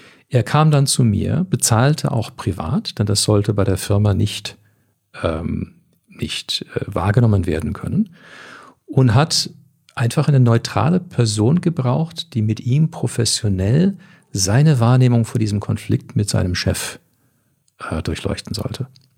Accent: Canada; Ich komme ja aus Kanada und ich war schon sehr in diesem Fahrwasser, schon als ich an der Uni war.

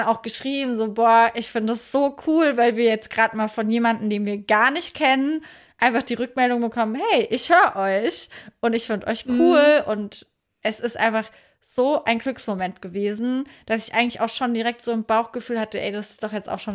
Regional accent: Neustadt an der Weinstraße, Rhineland-Palatinate, Germany; born there; nein, ich komme gebürtig aus Neustadt an der Weinstraße.

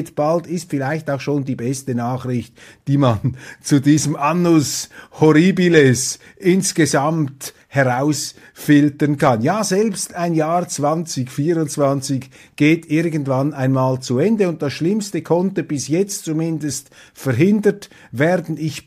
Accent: Switzerland; ich bin ein Schweizer

